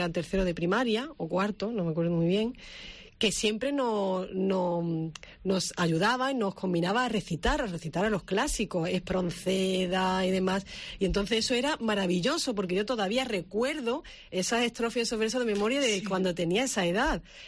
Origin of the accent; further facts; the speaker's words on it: Andalusia, Spain; mi tierra, Andalucía